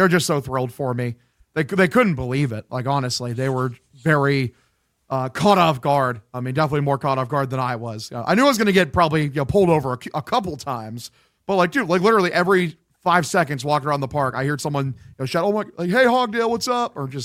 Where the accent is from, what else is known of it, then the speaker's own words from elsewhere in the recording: Iowa, United States; I'm from Iowa. I'm from Iowa. I grew up in the United State of Iowa, and I'm a Red Sox.